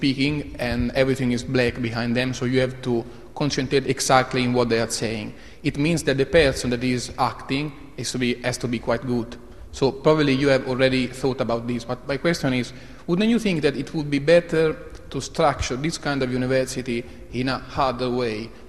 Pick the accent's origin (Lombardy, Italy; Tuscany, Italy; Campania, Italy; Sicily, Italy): Tuscany, Italy; Florence; English is a second language; I am from Italy, from Florence exactly.